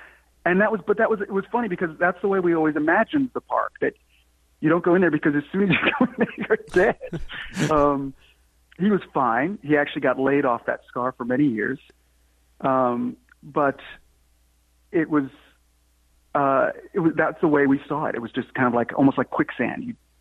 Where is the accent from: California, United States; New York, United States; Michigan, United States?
New York, United States; New York City; I grew up on 120th and Morningside Drive.